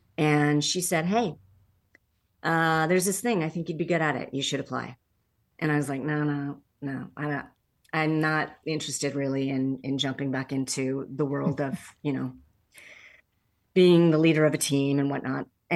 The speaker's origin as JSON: {"language": "English", "country": "Canada", "said": "it was my first American job. I'm Canadian."}